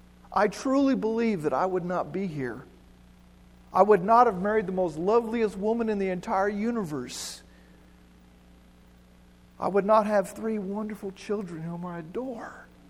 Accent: New Mexico, United States; Because I'm from New Mexico? No.

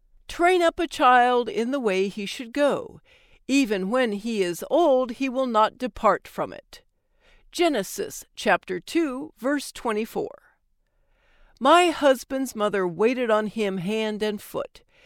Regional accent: England, United Kingdom; I'm English, and as the cliché goes, I drink a lot of tea, scalding hot, strong and with milk, but not stewed or milky.

